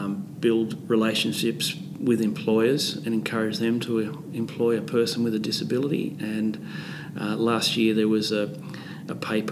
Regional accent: Cooma, New South Wales, Australia; born there; also born or lived in Canberra; Oh, I was born in Cooma, but I spent a fair bit of my life in Canberra.

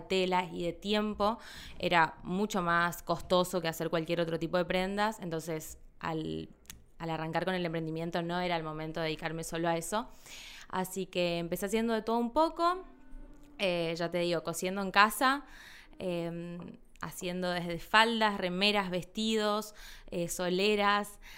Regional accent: Corrientes, Argentina; Yo estudié en Resistencia y soy de Corrientes Capital.

